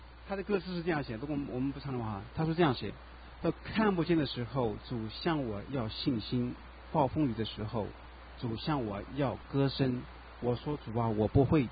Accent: China; now in United States; 我们中国人从大陆来的，这个 risk tolerance 这个比较低哈

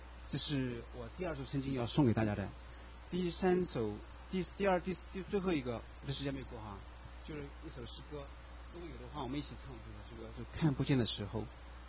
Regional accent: China; now in United States; 我们中国人从大陆来的，这个 risk tolerance 这个比较低哈

